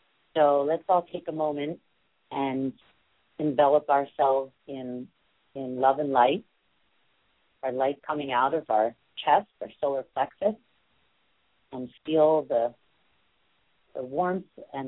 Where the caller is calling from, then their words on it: New York City, New York, United States; And I'm calling in from New York City, the bottom of the island.